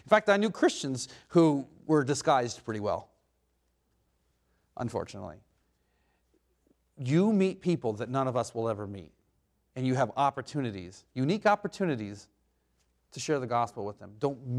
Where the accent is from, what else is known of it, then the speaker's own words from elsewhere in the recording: Oregon, United States; Maybe it's well, I'm from Oregon, so I mean, the gas pumper, but you don't have gas pumpers here.